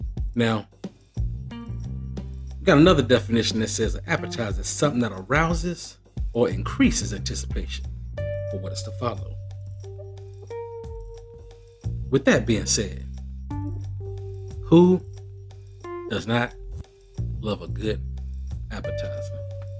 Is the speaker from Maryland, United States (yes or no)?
yes; Maryland, United States; also born or lived in Washington, D.C.; I'm going to take you back home to my hometown, to the DMV, DC, Maryland.